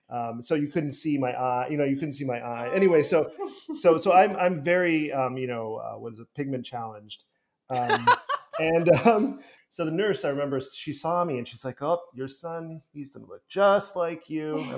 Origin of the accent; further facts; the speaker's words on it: Ohio, United States; So I am, you know, I am just … from Ohio, wherever I go.